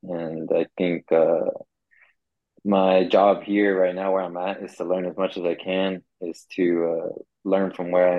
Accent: Houston, Texas, United States; now in Sweden; I'm a footballer, Colombian American, and I am from Houston, Texas. Now in Sweden.

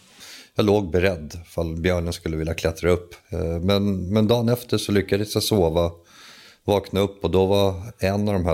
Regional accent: Stockholm, Stockholm County, Sweden; Jag är uppväxt på Söder liksom i betongen där vi lekte bland bilar och klättrade på hustak och inte ut i naturen så mycket.

